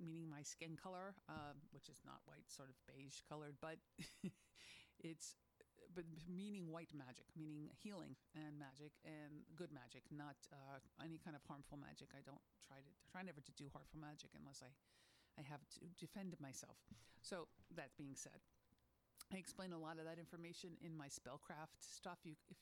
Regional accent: Brooklyn, New York, United States; When I went to this church where I grew up in Brooklyn

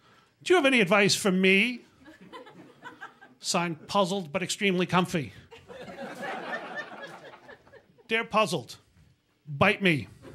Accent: Beverly, Massachusetts, United States; also born or lived in New York City, United States; I live in Beverly, Massachusetts. That's where I'm living. That's my hometown. I'm back there. I haven't always lived there. I was in New York City for a while, and I moved back because I was so successful.

